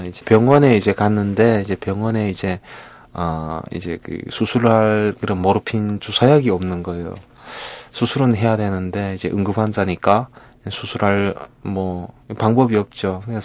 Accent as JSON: {"language": "Korean", "country": "North Korea", "moved": "yes", "lives_now": "South Korea", "said": "2006년도에 제가 이제 남동생이랑 함께 이제 탈북했습니다."}